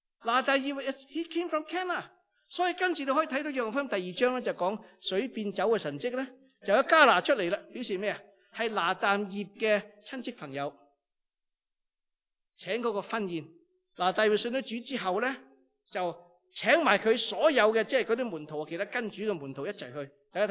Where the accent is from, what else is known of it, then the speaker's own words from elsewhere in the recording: Hong Kong, China; 譬如旧时我细个喺香港嘅时候咧，啲人就话唔好喺湾仔住啊嘛